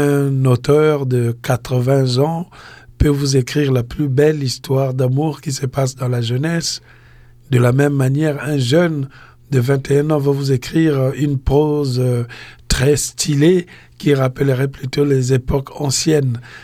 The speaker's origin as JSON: {"language": "French", "town": "Pointe-Noire", "region": "Kouilou", "country": "Republic of the Congo", "lives_now": "Europe", "said": "c'est d'oublier que je suis un Congolais, que je suis de Pointe-Noire."}